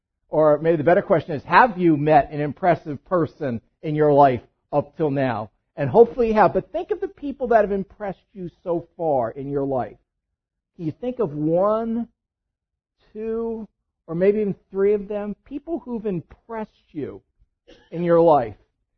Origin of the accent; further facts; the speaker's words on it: East Coast, United States; man, I'm from the East Coast. This looks like a mafia hit on me.